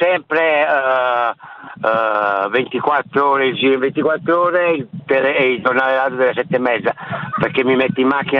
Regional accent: Torre del Greco, Campania, Italy; Io sto chiamando la provincia Basso Piemonte, ma io sono partenopeo.

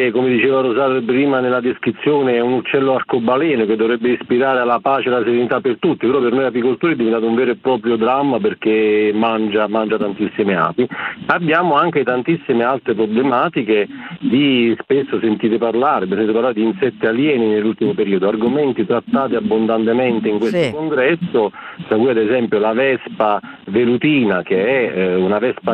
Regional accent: Molise, Italy; sono della parte, sono molisano

